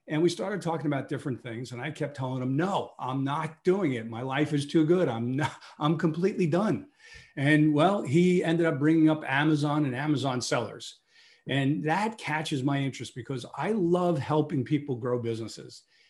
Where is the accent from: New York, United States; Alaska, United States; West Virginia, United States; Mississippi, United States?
New York, United States; born there; I was born in Brooklyn, New York. And, Brooklyn, everybody knows Brooklyn, but I was born in a little area called, not a little area, big part of Brooklyn called Bensonhurst.